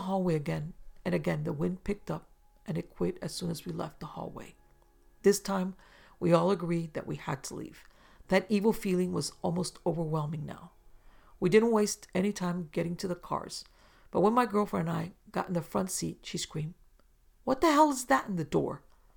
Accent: Tennessee, United States; I grew up in Middle Tennessee, about 1 mile from the Tennessee-Kentucky state line.

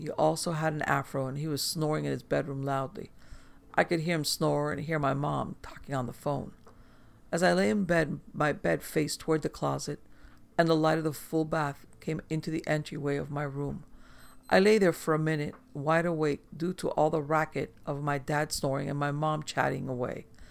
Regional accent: Memphis, Tennessee, United States; now in Atlanta, United States; I now live in Atlanta. I grew up on Fox Street in Memphis, Tennessee.

